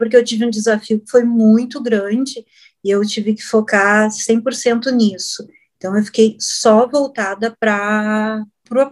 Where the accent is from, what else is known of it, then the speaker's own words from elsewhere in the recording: Bagé, Rio Grande do Sul, Brazil; eu venho lá do interior, lá de Bagé, e o meu pai, ele fazia arreio e essas coisas para cavalo, a gente morava para fora.